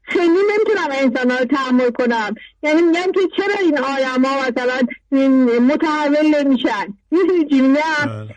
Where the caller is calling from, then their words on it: Tehran, Tehran Province, Iran; از تهران هستم.